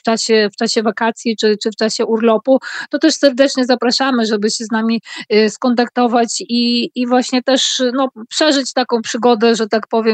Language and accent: Polish; Vilnius, Vilnius County, Lithuania; jestem Polką Wilnianką